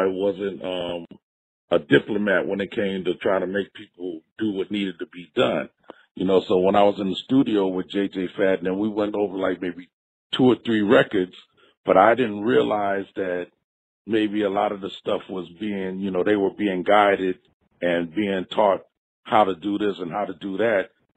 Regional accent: California, United States; also born or lived in Miami; And I was from Southern California initially.

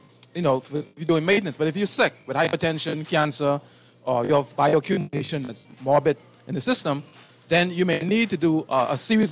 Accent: Cat Island, Bahamas; And so I learned the scientific part of herbs along with the traditional and oral history in growing up in Cat Island as a little boy, identifying plants in my environment.

